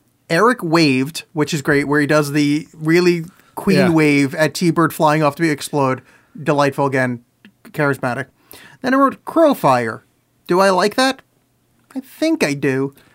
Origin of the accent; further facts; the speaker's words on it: Bethesda, Maryland, United States; I moved here 6 months ago. I'm from Bethesda, Maryland.